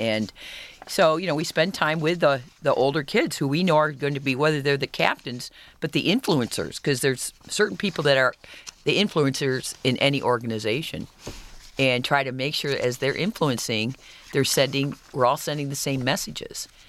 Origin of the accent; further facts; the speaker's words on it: Lansing, Michigan, United States; And I'm from Lansing, Michigan